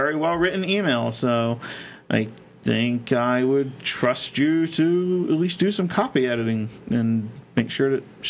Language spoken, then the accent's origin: English; California, United States; Because I'm from California and my skin is so dry, it just soaked up all the water.